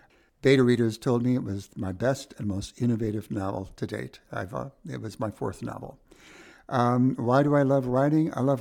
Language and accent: English; Minneapolis, Minnesota, United States; I'm from Minneapolis.